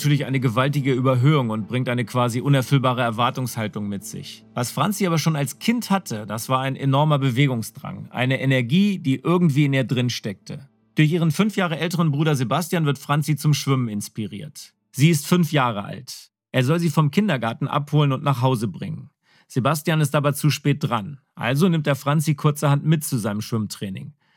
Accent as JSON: {"language": "German", "region": "West Germany", "country": "Germany", "tie": "born or raised there", "said": "Ich bin in Westdeutschland aufgewachsen und sozialisiert worden."}